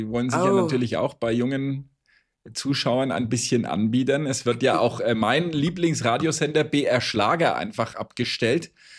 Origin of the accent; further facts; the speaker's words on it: Hanover, Lower Saxony, Germany; Ich komme eigentlich aus Hannover und habe mir das mühsam angeeignet, um ein bisschen bodenständiger rüberzukommen. Ja. Ich spreche eigentlich nicht fränkisch.